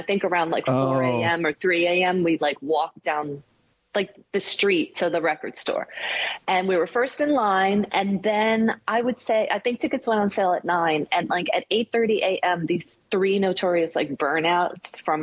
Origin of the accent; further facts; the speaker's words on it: East Coast, United States; cause you know, I grew up on the East Coast. So we would take the train in to New York City.